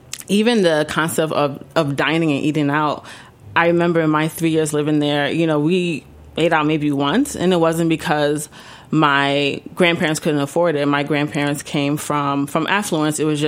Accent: Ghana; now in United States; So for me, as a Ghanaian American, as somebody who has immigrated from Ghana recently

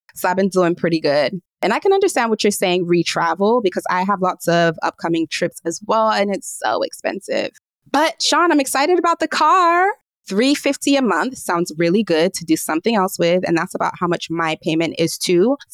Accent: Nigeria; I am Nigerian

